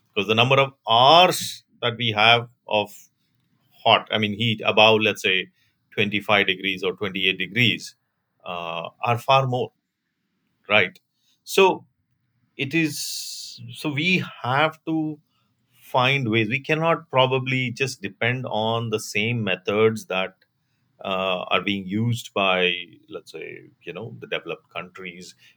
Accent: India; addressing a larger problem of the demand for cooling that we as a country in India are going to face

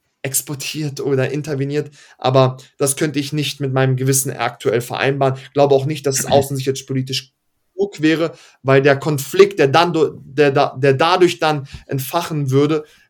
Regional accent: Hanover, Lower Saxony, Germany; born there; ich bin 93 in Hannover geboren, aber meine Familie ist nach Deutschland geflohen, 92 waren Kriegsflüchtlinge aus dem ehemaligen Jugoslawien, Bosnien-Herzegowina.

